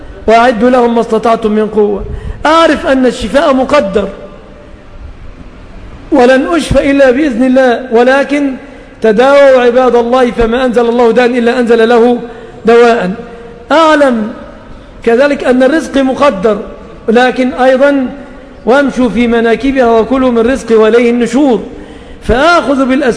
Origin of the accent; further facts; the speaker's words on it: Egypt; طبعا عندنا في مصر محتاجة طبيب ومشرط وميكروكروم ولف وشاش